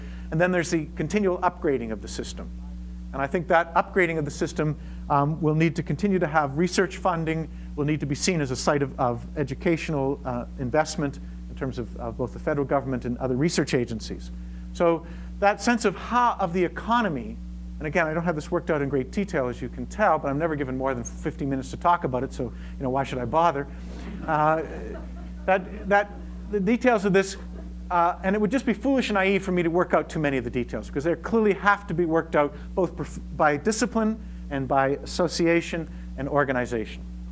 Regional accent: Canada; And as a Canadian, we need to find these routes and means to get to these American foundations.

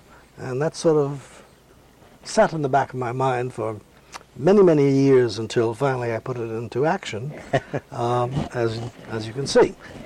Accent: New York City, New York, United States; born there; I was born in New York City. I am a New Yorker by choice and have spent most of my life there.

